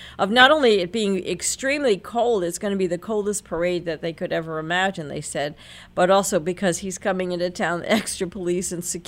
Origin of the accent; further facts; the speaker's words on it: West Warwick, Rhode Island, United States; West Warwick, my hometown. Yes, I will admit that I am from there.